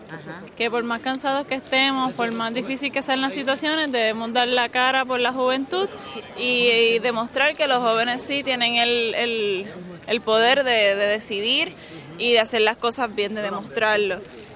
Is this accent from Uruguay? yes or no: no; East, Puerto Rico; somos 19 de Puerto Rico, del área este de Puerto Rico